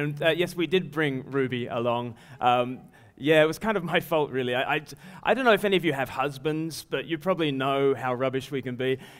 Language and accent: English; Eastbourne, South East England, United Kingdom; I'm from Eastbourne, so everyone's Christians for hundreds of years.